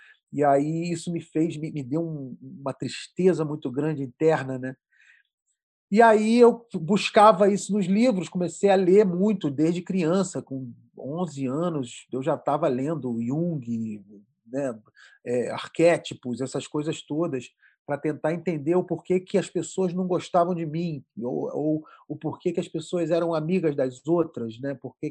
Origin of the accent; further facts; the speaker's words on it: Rio de Janeiro, Brazil; Eu era playboy de condomínio fechado da Barra da Tijuca. Então, eu cresci na Barra da Tijuca, né? Um bairro nobre do Rio de Janeiro, e em condomínio fechado, né? Naqueles condomínios grandes.